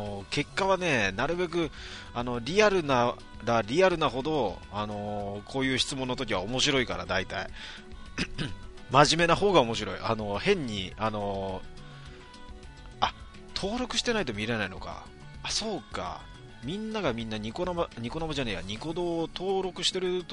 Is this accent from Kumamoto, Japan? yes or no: no; Kanagawa, Japan; 自分神奈川の人間だから横浜川崎だったらすごい楽なんですけどね。